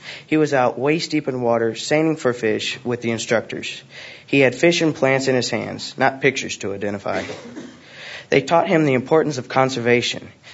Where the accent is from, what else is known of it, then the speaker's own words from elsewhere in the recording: Brenham, Texas, United States; I'm from Brenham, Texas.